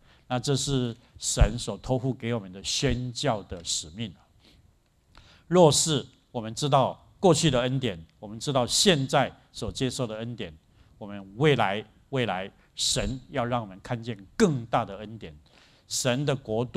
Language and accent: Chinese; China; 如果我们中国人只关心中国事，